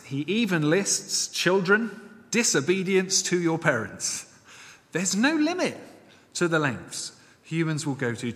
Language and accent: English; Reading, South East England, United Kingdom; I remember growing up in Reading